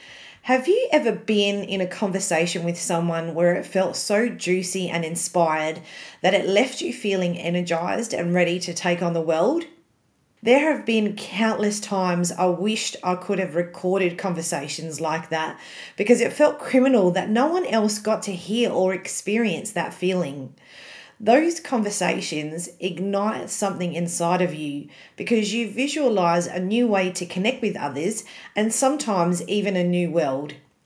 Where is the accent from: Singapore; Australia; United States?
Australia; Obviously, I'm an Aussie.